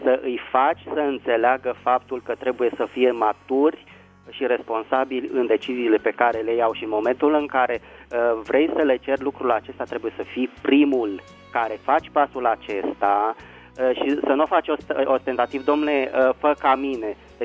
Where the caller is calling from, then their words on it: Bucharest, Romania; din București.